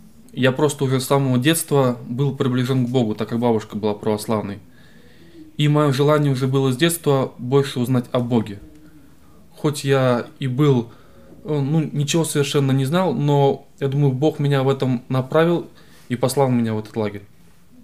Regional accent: Smyshlyayevka, Samara Oblast, Russia; Как говорили, я приехал из Самары, Самарской области, поселок Смышляевка.

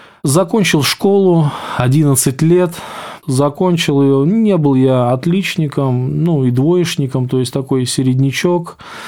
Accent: Smolensk, Smolensk Oblast, Russia; я сам родом со Смоленска. Улица такая автозаводская, меня там многие знают.

